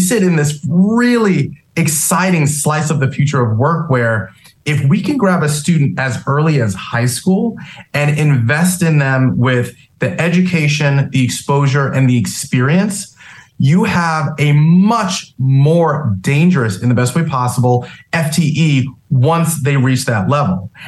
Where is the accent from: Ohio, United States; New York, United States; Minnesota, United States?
New York, United States; I'm from New York, so will always love New York and keep my 917